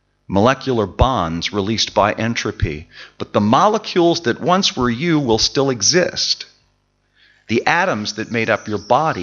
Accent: Baltimore, Maryland, United States; native of my hometown of Baltimore, and indeed a graduate of my very seminary.

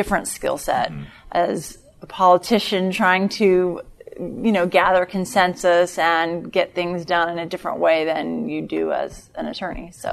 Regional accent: West Virginia, United States; also born or lived in Kentucky; So I originally grew up in West Virginia and Kentucky.

